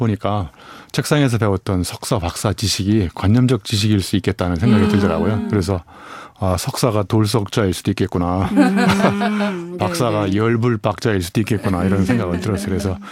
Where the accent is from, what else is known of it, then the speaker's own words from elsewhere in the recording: Eumseong, North Chungcheong, South Korea; 저도 어렸을 때는 중학교 때까지 제 고향이 충북 음성이거든요.